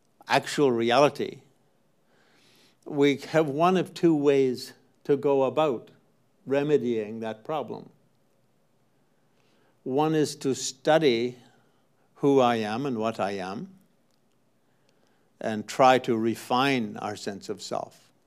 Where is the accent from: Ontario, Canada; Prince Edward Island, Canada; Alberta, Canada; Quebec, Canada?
Quebec, Canada; I was growing up in Quebec.